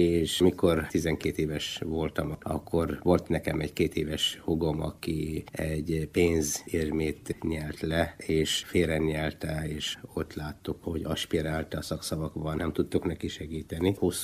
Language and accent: Hungarian; Taiz Governorate, Yemen; moved away as an adult; now in Hungary; Jemenben egy kis faluban nevelkedtem. Ilyen 120 km a Jemen második legnagyobb városától fekszik. Ott szereztem meg az általános iskolai végzettségem. Ott töltöttem, utána a gimnázium már a városban, Tájzban, és az egyetem már Magyarországon.